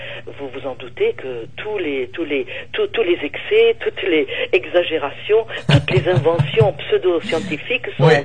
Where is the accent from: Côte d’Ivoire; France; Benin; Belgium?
France; Ah, nous, chez nous en France